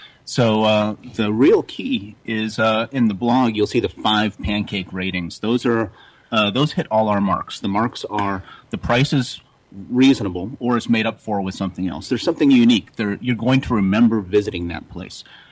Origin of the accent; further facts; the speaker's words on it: Florida, United States; Skyway Jack's is I'm from Florida. I've lived here my entire life, and I remember I'm just old enough to remember roadside attractions.